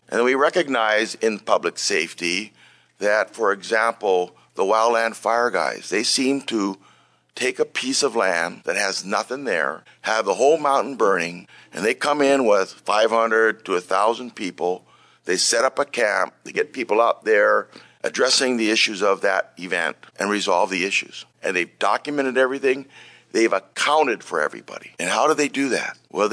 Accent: Hawaii, United States; so that should give you a clue right there where I'm from. Yes, I'm from the Hawaiian Islands. Born and raised there.

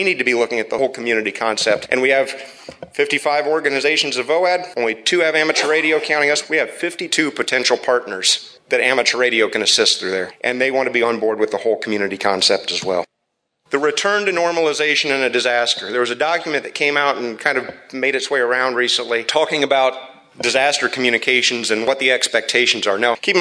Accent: Kokomo, Indiana, United States; Now, I grew up in Kokomo, Indiana, not too far from here.

